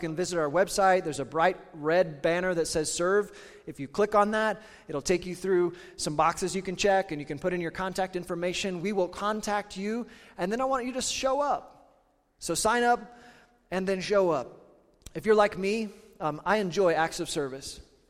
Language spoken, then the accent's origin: English; Kansas, United States; now in Western Colorado, United States; I grew up in Southeast Kansas. It's flat as a pancake.